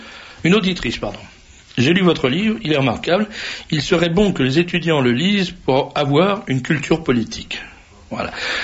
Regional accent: Corsica, France; Je suis corse

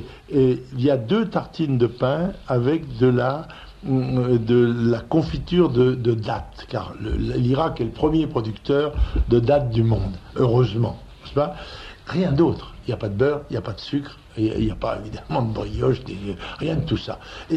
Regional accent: France; parce que je suis français et que je m'indigne au nom de la France

